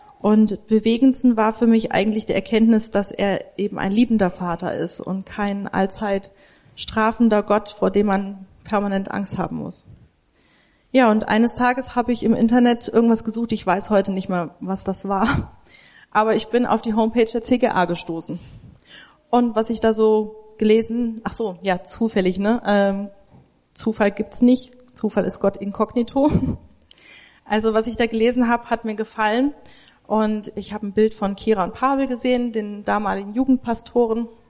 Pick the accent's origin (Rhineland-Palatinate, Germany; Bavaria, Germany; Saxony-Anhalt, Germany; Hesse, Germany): Rhineland-Palatinate, Germany; also born or lived in Göppingen; now in Mölln, Germany; ursprünglich komme ich aber eigentlich aus dem Hunsrück.